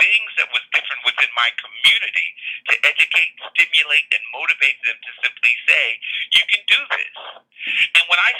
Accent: Newark, United States; I grew up in Newark.

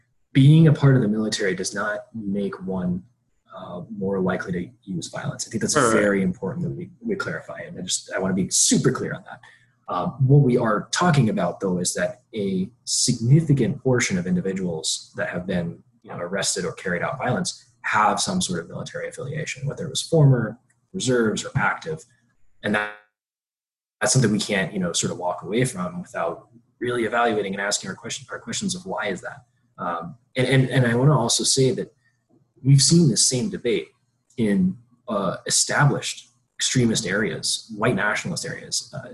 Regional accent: Georgia, United States; We were taught in the South, you know, I grew up in Georgia

